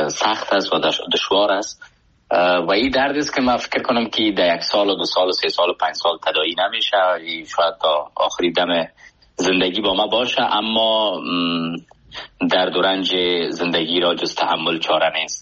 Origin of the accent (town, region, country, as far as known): Afghanistan; born or raised there; moved away as an adult